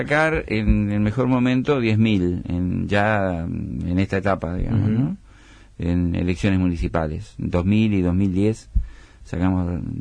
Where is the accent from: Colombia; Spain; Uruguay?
Uruguay; Paysandú; yo, por ejemplo, y muchos de nosotros venimos de Paysandú